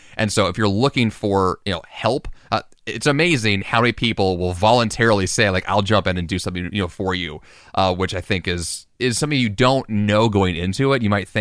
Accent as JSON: {"language": "English", "region": "Missouri", "country": "United States", "tie": "born or raised there", "said": "we grew up with in Missouri back when we were kids"}